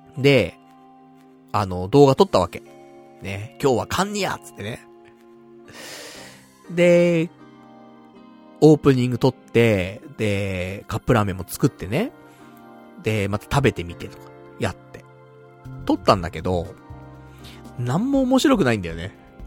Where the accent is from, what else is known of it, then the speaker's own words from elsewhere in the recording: Saitama, Japan; だから俺も埼玉出身だからね